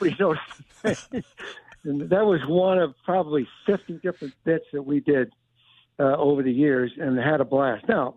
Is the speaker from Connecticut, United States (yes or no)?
yes; Connecticut, United States; I grew up in Connecticut where the wiffle ball was invented